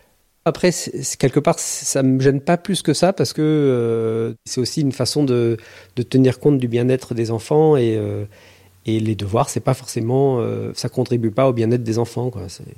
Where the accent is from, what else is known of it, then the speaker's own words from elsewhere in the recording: Tremblay-en-France, Île-de-France, France; J'ai grandi dans une ville qui s'appelle Tremblay en France, en Seine-Saint-Denis.